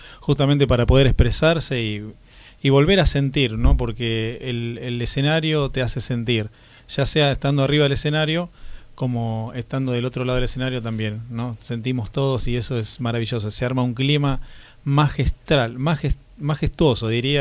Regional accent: Argentina; el tango es parte de nosotros, parte de nuestro ADN, ¿no? Como argentinos.

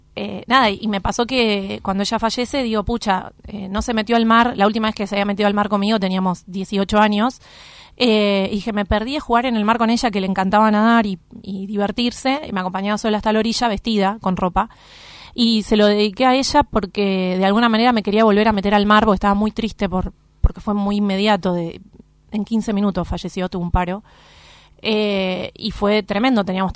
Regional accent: Buenos Aires, Argentina; mi barrio natal es Versalles, a 6 cuadras de la cancha de Vélez.

